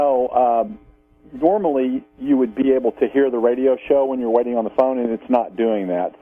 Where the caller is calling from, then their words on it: Missouri, United States; from Missouri.